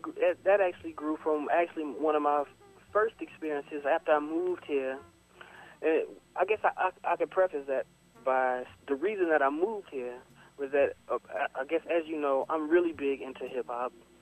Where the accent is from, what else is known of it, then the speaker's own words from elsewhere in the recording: East St. Louis, Illinois, United States; well, I'm from East St. Louis. I actually went to the exact same high school